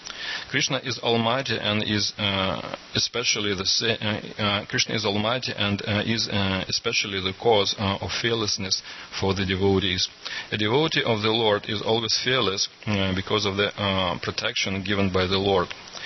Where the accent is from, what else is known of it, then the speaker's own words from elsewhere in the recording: Far East, Russia; I come from Russia, from the far eastern part. I'm just across the Atlantic. My place is just near the China and North Korean border, so it's like a very far east of Russia.